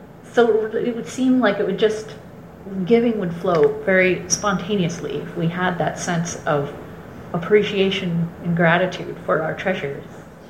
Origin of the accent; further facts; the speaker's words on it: United States; Just because I'm an American doesn't mean I'm in a different boat.